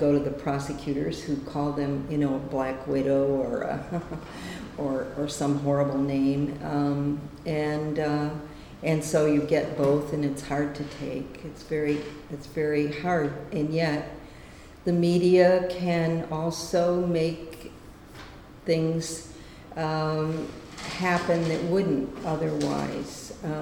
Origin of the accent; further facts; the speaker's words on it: United States; And then I, as an American person, wasn't used to seeing